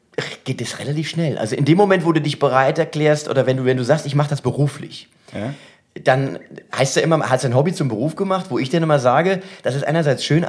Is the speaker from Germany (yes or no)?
yes; Mainz, Rhineland-Palatinate, Germany; Ich komme aus Mainz.